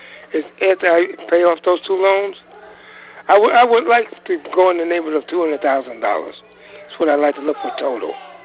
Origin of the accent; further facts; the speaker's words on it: South Orange, New Jersey, United States; I grew up in South Orange.